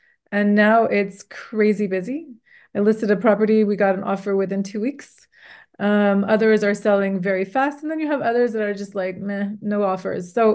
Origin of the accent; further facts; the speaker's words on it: Montreal, Quebec, Canada; I'm born in Montreal, raised.